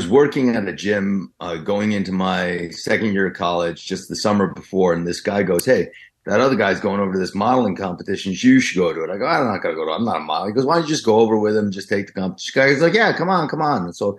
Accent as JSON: {"language": "English", "region": "New Jersey", "country": "United States", "said": "And I'm from Jersey, so we can talk a lot."}